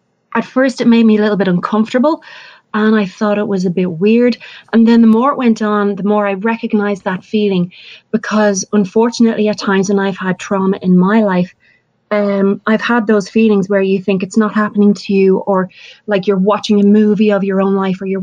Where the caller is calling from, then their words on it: Dublin, Leinster, Ireland; I'm phoning you from Dublin in Ireland.